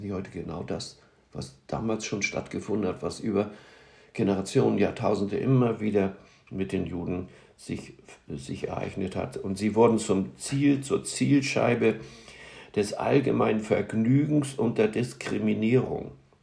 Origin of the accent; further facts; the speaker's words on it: Hamburg, Germany; Aber als Hamburger kennt man